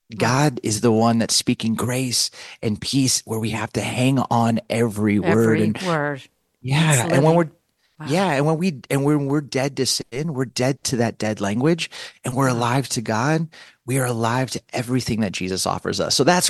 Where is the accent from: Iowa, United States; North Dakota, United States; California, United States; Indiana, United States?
California, United States; moved away as an adult; recruited me to leave my home state of California to come to the Midwest and join the staff at Willow Creek.